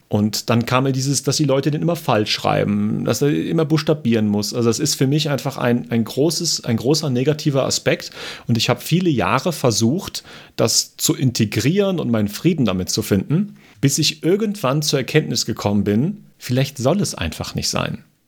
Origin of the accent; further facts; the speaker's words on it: Germany; now in Austria; Ich komme ja aus Deutschland, das Unternehmen ist auch in Deutschland